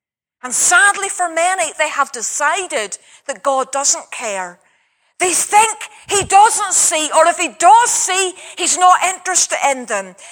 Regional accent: Northern Ireland, United Kingdom; Because I was brought up in County Antrim, the country or the county of the bog, I remember from my earliest days

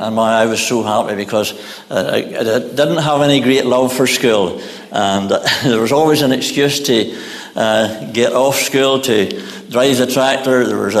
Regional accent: Ballymena, Northern Ireland, United Kingdom; I'm from Ballymena, as you're probably aware of that. And that's where we talk nearly as broad as you do here in Ballymoney. So I grew up out in the country on a farm in the district of Glenhorry.

